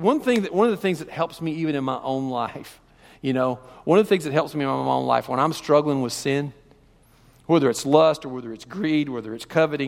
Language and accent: English; Kentucky, United States; I mean, this guy, I'm from Kentucky, this guy, I could not stand him.